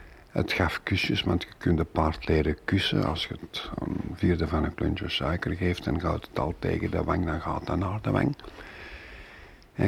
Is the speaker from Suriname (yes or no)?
no; Antwerp, Flanders, Belgium; ik ben Vlaming, maar een Antwerpenaar is zo'n beetje verwaterd en gecosmopolitiseerd, of hoe zeggen ze dat.